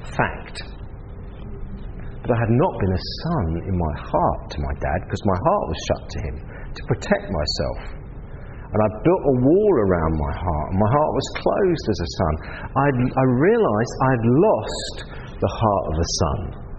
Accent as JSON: {"language": "English", "region": "England", "country": "United Kingdom", "said": "He was from New Zealand, I was from England"}